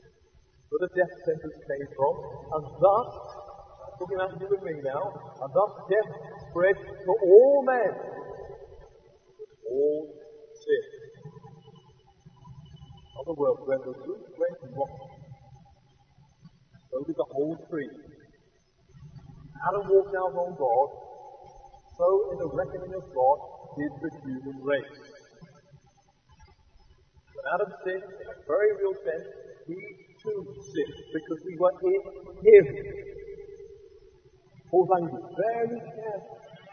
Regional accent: United Kingdom; You just put me down as British. That's what I am. I'm British.

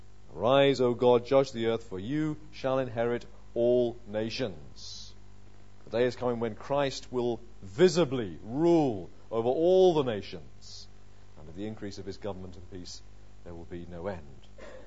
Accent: England, United Kingdom; So as an Englishman, I was free to do whatever was not expressly forbidden.

